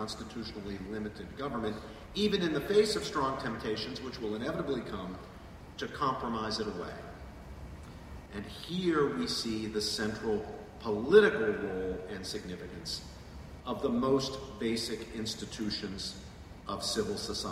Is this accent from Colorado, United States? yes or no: no; West Virginia, United States; or of Appalachia where I grew up. I come from West Virginia.